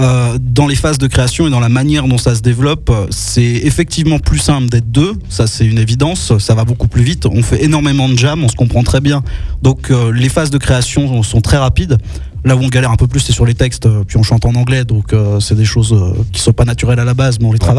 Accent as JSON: {"language": "French", "town": "Strasbourg", "region": "Grand Est", "country": "France", "also_born_or_lived": "Troyes / Bourges", "lives_now": "Limoges, France", "said": "moi je suis pas du tout de Limoges à la base, ça fait que 2 ans que je suis là. J'étais à Troyes avant, j'ai habité 1 an à Bourges, et sinon je viens de Strasbourg."}